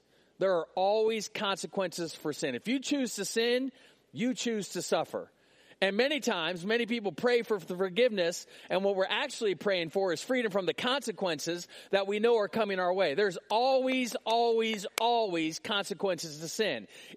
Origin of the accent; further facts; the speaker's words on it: United States; That's a day, as an American, I will never forget.